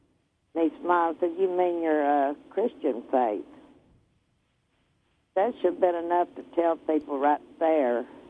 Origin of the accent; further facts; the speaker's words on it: Arkansas, United States; Where are you from? I said Arkansas.